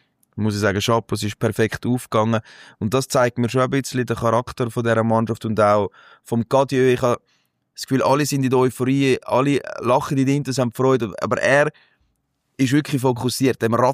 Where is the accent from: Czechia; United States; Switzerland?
Switzerland; So sind wir Schweizer halt.